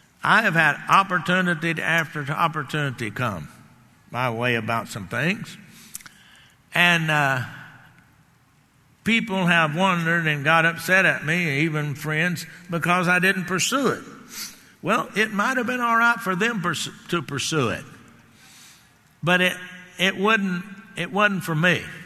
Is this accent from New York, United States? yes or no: no; Garland, Texas, United States; I grew up in Garland, Texas. I watched Garland grow.